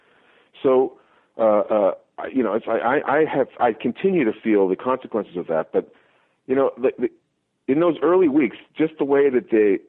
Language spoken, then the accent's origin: English; Canada; also born or lived in Australia; I'm Canadian and Australian in my nationality, and as a non-American, which I think informs all my writing and all my reporting